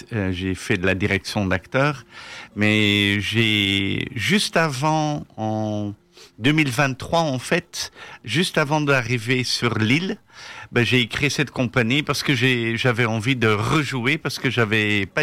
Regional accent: Ghent, Flanders, Belgium; French is a second language; moved away as an adult; now in Paris, France; Non, je suis flamand. Je suis de Gand d'origine. Mais après mes études, j'ai fait des études à Paris. Et après, j'y suis resté depuis 25 ans maintenant.

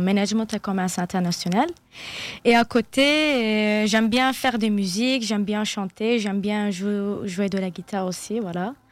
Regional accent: Istanbul, Turkey; French is a second language; moved away as an adult; now in Lille, France; Je viens de Turquie, à Istanbul. Je suis étudiante. J'ai fini mon lycée, j'ai fini en Istanbul. Et après, directement, je suis venue à Strasbourg.

